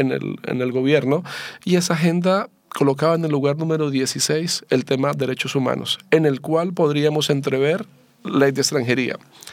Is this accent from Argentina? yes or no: no; Chile; Como sociedad chilena, el mayor desafío es sensibilizarnos